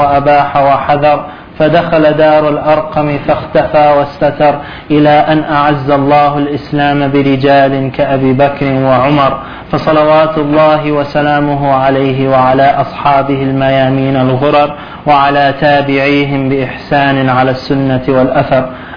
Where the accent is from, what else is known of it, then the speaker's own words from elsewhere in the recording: Canada; now in United States; To begin, growing up in Canada